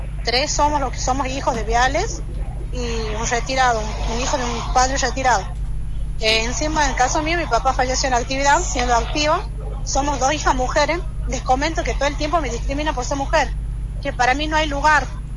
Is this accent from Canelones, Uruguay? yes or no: yes; Santa Lucía, Canelones, Uruguay; les comento, somos de Santa Lucía, somos hijos de viales fallecidos y retirados.